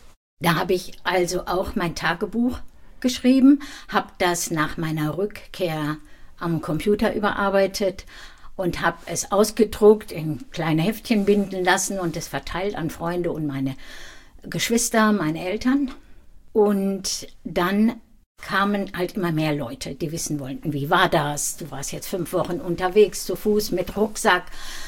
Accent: Dinslaken, North Rhine-Westphalia, Germany; born there; in Dinslaken, da wo ich geboren bin.

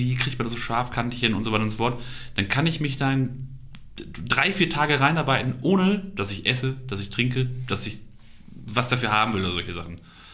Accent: Schüttorf, Lower Saxony, Germany; born there; fahr mal nach Schüttorf, da wo ich geboren bin

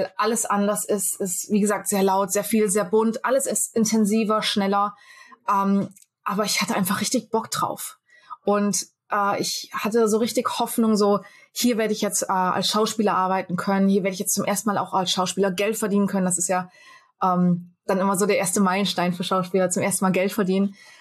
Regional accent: Germany; Also ich finde, das fehlt uns Deutschen ein bisschen.

